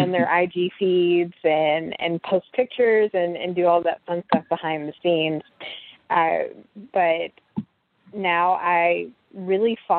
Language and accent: English; Nashville, Tennessee, United States; And I'm from Nashville originally, so that was a hotbed territory, even though, you know, Nashville is about 3 hours from Memphis.